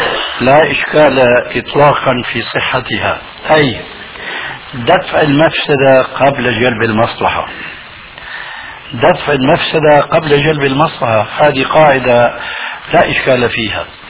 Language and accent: Arabic; Syria; نضربها كما يقولون عندنا في الشام اللاوي،